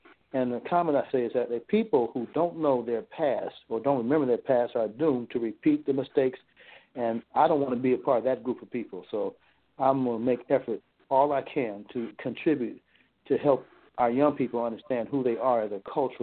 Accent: California, United States; now in Dallas, United States; here in Dallas, Texas now. I'm from California.

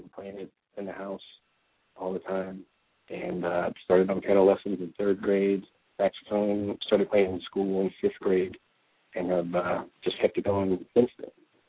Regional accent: Dover, Delaware, United States; but definitely born and raised in Dover, Delaware, and had a great experience there with music, and I came to Baltimore, for college.

